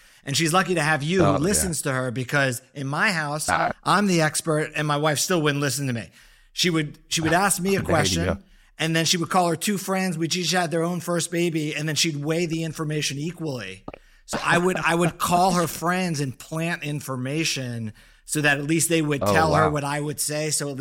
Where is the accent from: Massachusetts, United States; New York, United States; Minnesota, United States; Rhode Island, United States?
Massachusetts, United States; Boston; born there; So I saw, Scotty, you're a big Red Sox fan. I was born in Boston.